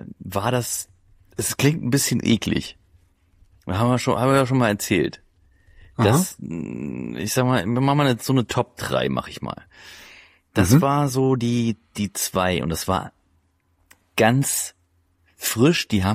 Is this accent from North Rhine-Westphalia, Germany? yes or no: no; Thuringia, Germany; ich komme aus so Eichsfeld, aus dem Kreis Eichsfeld, aus Thüringen